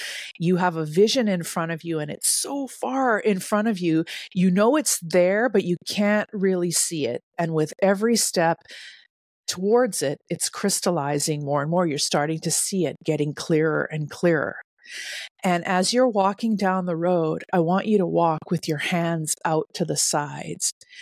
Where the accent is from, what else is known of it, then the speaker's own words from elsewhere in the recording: Canada; moved away as an adult; now in United States; I'm from Canada. So we don't talk like that.